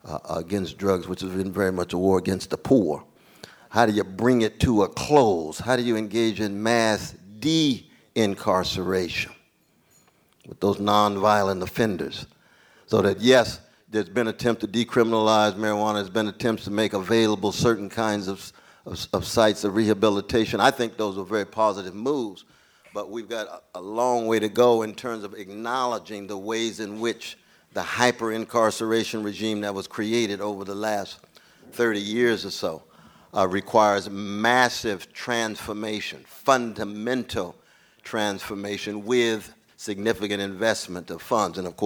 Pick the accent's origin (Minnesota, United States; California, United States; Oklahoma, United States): Oklahoma, United States; Tulsa; born there; But I was born in Oklahoma. See, I was born in Tulsa, and that made a difference, too.